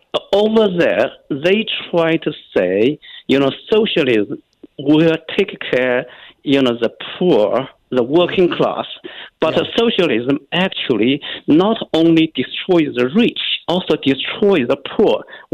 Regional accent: Kunming, Yunnan, China; I was born in Kunming, China. You know, when I was 5 years old, China dictator Chairman Mao launched the Cultural Revolution.

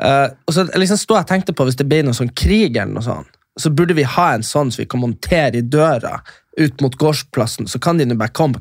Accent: Nordland, Norway; Fauske. Fauske til Narvik, det der jeg er ifra.

